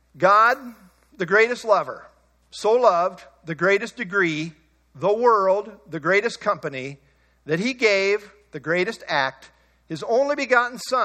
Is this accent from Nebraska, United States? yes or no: yes; Beemer, Nebraska, United States; And I grew up in the Beamer Mennonite Church, Beamer, Nebraska.